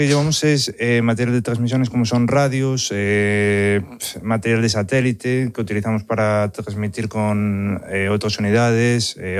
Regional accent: A Coruña, Galicia, Spain; Yo soy de La Coruña también, o sea que lo echo mucho de menos.

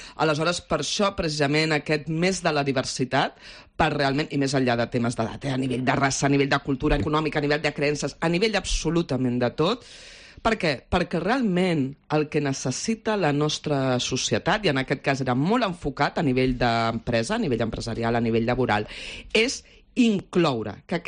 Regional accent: Catalonia, Spain; jo sóc catalana, aleshores, com comprendràs, m'agrada sempre veure-ho amb optimisme

